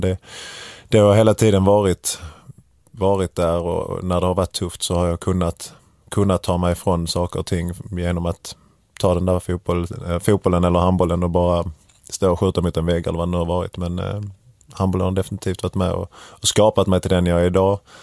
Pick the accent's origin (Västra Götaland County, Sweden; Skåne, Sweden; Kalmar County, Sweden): Skåne, Sweden; Kävlinge; Höga Lid som det heter där jag växte upp i Kävlinge, nära Korsbackaområdet där jag växte upp